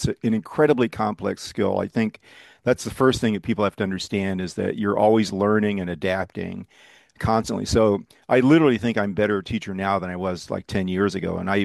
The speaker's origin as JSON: {"language": "English", "town": "Dallas", "region": "Texas", "country": "United States", "tie": "born or raised there", "said": "Well, I was born and raised in Dallas, Texas. Went to the University of Texas in undergraduate"}